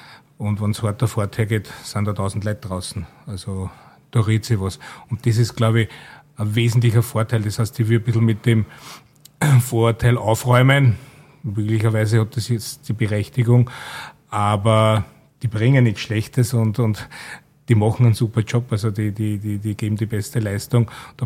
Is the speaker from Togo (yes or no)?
no; Lower Austria, Austria; Und ich bin ein gebürtiger Wachauer.